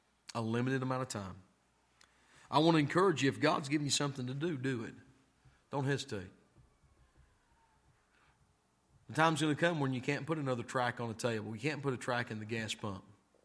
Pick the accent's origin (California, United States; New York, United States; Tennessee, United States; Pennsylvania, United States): Tennessee, United States; And I'm from Tennessee and I knew that.